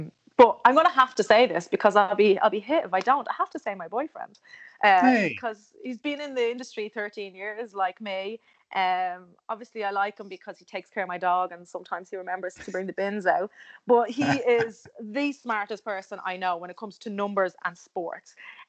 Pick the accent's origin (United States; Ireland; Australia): Ireland; And I did that real Irish thing where I said, ah, sure, it'll be grand. And what you actually mean as an Irish person is, don't worry about it, like, it'll be fine.